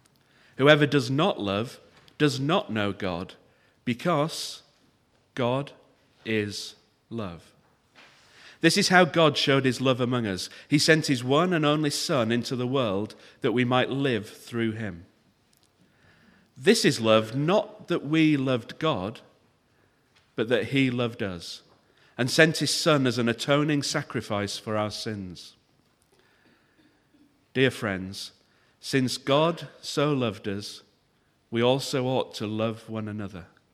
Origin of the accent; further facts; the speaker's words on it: Leeds, Yorkshire and the Humber, United Kingdom; and I'm from Leeds originally, so that's my home team.